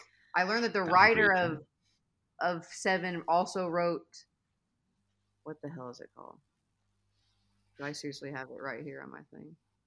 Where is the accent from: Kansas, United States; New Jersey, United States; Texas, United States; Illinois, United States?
Kansas, United States; right here in my part of the country. I grew up in Kansas, which is where BTK is from.